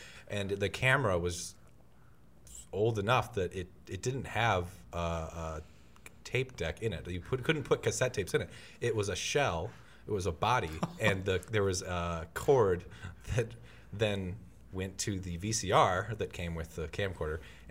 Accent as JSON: {"language": "English", "town": "Janesville", "region": "Wisconsin", "country": "United States", "tie": "born or raised there", "said": "Yeah, we grew up together in Janesville and went to elementary school together."}